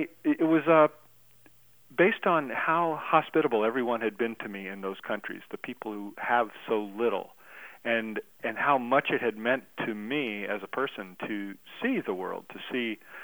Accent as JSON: {"language": "English", "country": "United States", "said": "And that just tells me, being an American, we live on, you know, some massive exponent"}